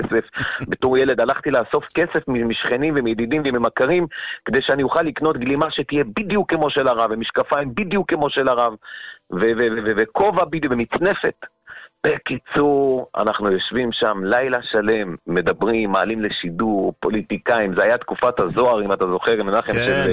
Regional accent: Bnei Brak, Tel Aviv District, Israel; ואנחנו פה מבני ברק, היינו הולכים לאודיטוריום בחוב ירושלים

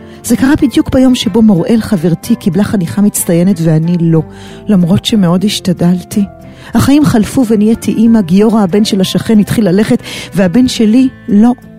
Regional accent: Herzliya, Tel Aviv District, Israel; כשאני גדלתי בהרצליה

